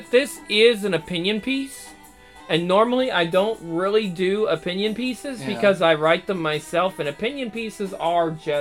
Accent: United States; Don't get me wrong, I'm still an American.

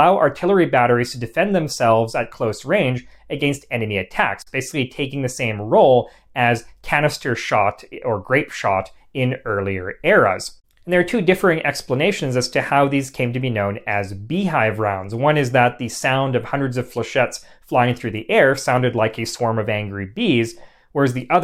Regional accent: Winnipeg, Manitoba, Canada; Winnipeg, Manitoba, my hometown.

